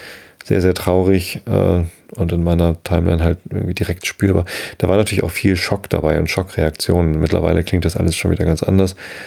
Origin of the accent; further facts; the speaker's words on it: Hamburg, Germany; In meiner Heimatstadt hat der G20-Gipfel stattgefunden